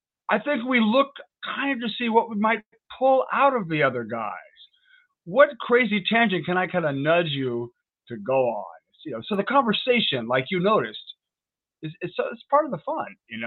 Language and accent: English; New York, United States; I came here from New York some years ago.